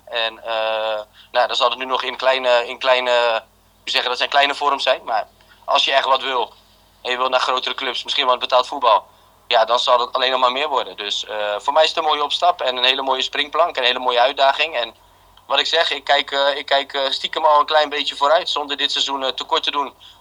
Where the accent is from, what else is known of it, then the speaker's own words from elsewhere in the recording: Rotterdam, South Holland, Netherlands; Om heel eerlijk te zijn, als Rotterdammer zijn